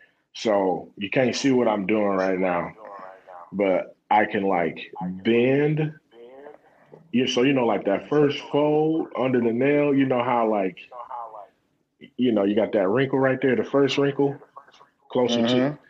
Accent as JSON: {"language": "English", "town": "Detroit", "region": "Michigan", "country": "United States", "tie": "born or raised there", "said": "Born and raised in Detroit, Michigan. Being a Detroiter is something that's really important to me."}